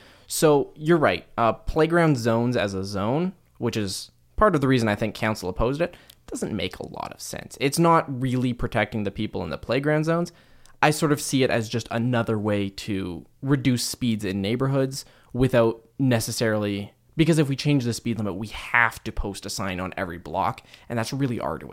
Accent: Sherwood Park, Alberta, Canada; because I grew up in Sherwood Park, and the thing about Sherwood Park is we've got playground zones there.

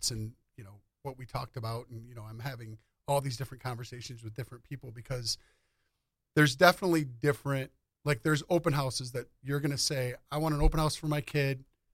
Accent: Orion, United States; we grew up in Orion in the 80s and 90s. So it wasn't nearly what it is now. And we were a mile out of town.

